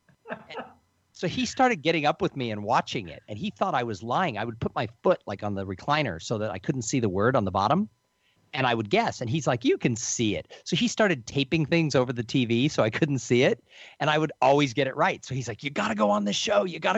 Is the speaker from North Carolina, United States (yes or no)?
no; Los Angeles, California, United States; I grew up in Los Angeles. I grew up near Pasadena. I grew up like 15 miles from Hollywood.